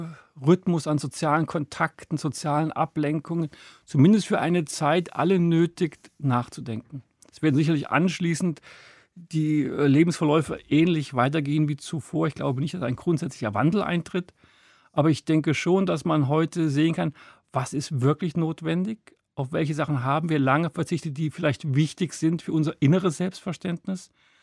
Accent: Marburg, Hesse, Germany; also born or lived in Bad Arolsen; Marburg ist eigentlich meine Stadt, in der ich groß geworden bin, die Universitätsstadt. Das ist mein Ort sozusagen.

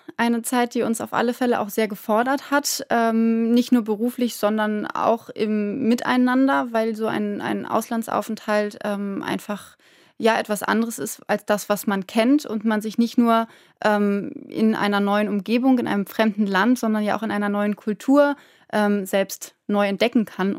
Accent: Hamburg, Germany; als Hamburgerin ist es auch immer was Besonderes, wenn man einfach Hafenluft schnuppert

